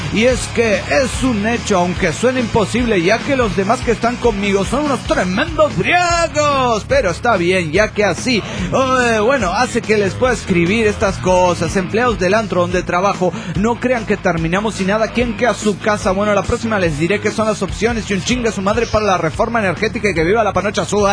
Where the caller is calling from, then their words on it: Córdoba, Argentina; de Córdoba, Argentina.